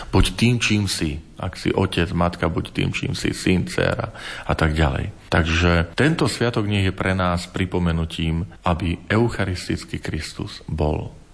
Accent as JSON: {"language": "Slovak", "region": "Žilina Region", "country": "Slovakia", "said": "tam som mal kňazskú vysviacku spolu s mojimi spolubratmi, ktorí pochádzame z Oravy"}